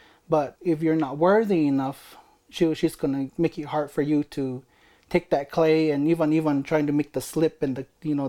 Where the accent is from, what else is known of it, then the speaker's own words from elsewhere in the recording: Zuni Pueblo, New Mexico, United States; I'm from Zuni Pueblo.